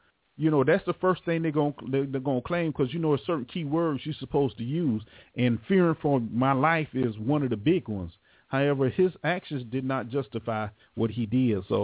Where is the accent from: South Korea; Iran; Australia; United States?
United States; Jacksonville, Florida; You know, I'm from Jacksonville